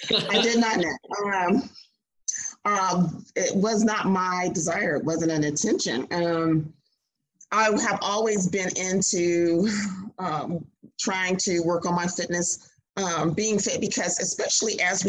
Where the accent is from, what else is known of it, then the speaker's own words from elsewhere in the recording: Mississippi, United States; also born or lived in Tennessee; I moved from Tennessee to Mississippi. I grew up in Mississippi, but after high school, college, marriage life took me away.